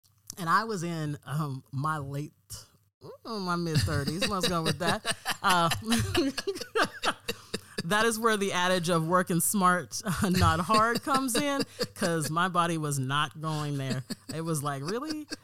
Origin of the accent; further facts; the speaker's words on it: Portland, Oregon, United States; I'm from Portland, Oregon. I'm born and raised here. My family has been here for a while now. So I went to high school here, all the things.